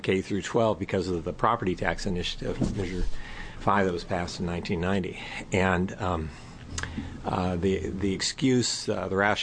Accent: Bend, Oregon, United States; I'm an attorney from Bend, Oregon, and I have the privilege of being the chair of the Higher Education Coordinating Commission

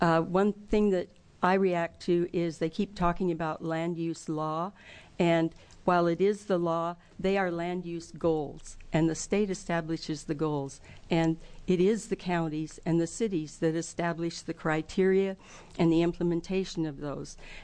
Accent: Kinzua, United States; I'm from Kinzu. I went all through grade school at Kinzu Grade School. That was a logging town.

